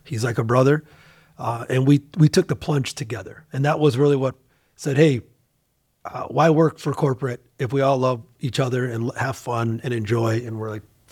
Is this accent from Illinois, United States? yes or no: yes; Chicago, Illinois, United States; Well, I mean, we're from Chicago. It's a very, you know, there's a big tech ecosystem here.